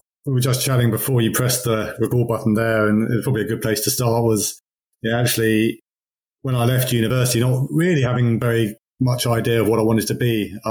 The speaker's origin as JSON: {"language": "English", "region": "England", "country": "United Kingdom", "moved": "as an adult", "said": "I landed in May and it was, as an Englishman, pretty nice weather."}